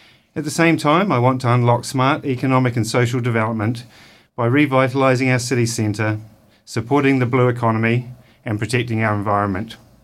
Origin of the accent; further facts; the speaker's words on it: Nelson, New Zealand; also born or lived in overseas; I grew up here in Nelson, and after a career overseas in the marine and tourism industries